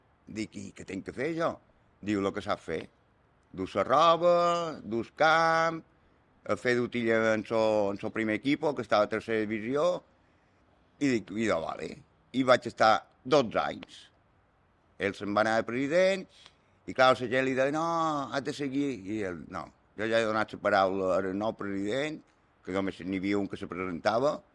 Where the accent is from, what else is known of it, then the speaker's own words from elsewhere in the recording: Petra, Balearic Islands, Spain; vaig néixer a Petra, dia 24 de juny del 64. Ara, el dia Sant Joan, em faré 62. Mon pare i ma mare, en pas descans, eren pagesos.